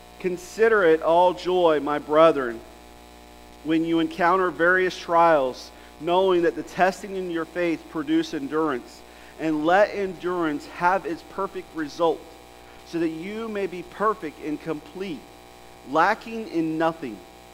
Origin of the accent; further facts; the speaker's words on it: Jacksonville, Florida, United States; I grew up in Jacksonville, and there's a park like this one.